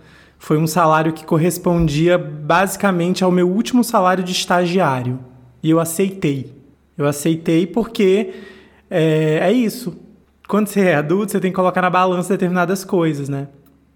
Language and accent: Portuguese; Northeast Region, Brazil; Eu ali na, enfim, sou nordestino